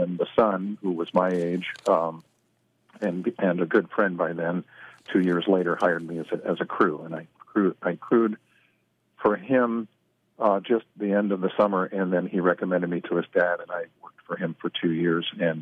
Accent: Indiana, United States; I grew up in Indiana. It was pretty much landlocked

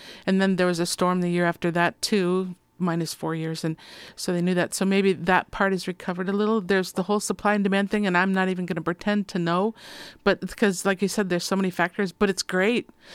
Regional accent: Minnesota, United States; moved away; I mean, I'm from Minnesota. I got family back there

